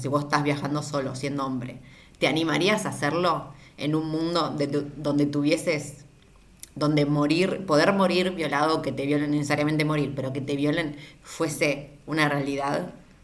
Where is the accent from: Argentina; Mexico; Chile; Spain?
Argentina; por lo menos como argentina, a mí nada me garantiza que no me pase nada quedándome acá